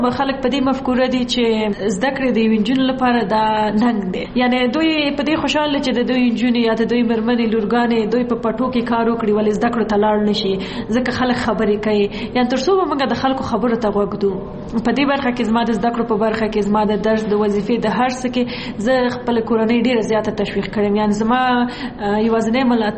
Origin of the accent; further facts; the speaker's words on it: Kunar, Afghanistan; زه د کونړ ولایت نه یم